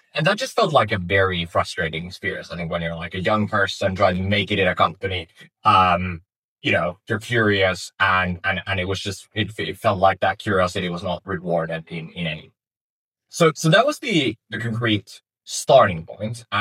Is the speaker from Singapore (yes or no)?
no; Finland; I was born and raised in Finland, we're in Helsinki or Espoo now.